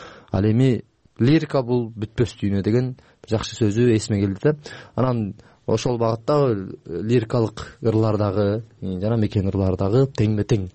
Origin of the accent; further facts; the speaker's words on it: Mantysh, Naryn Region, Kyrgyzstan; born there; Нарын облусунун Кочкор районуна караштуу Мантыш айылында 1996-жылы туулгам.